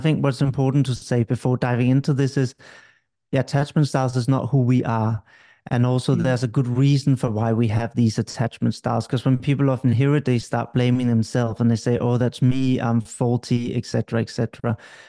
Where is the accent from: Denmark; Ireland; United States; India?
Denmark; English is a second language; now in United Kingdom; Well, I grew up in Denmark originally, and now I'm based in the United Kingdom.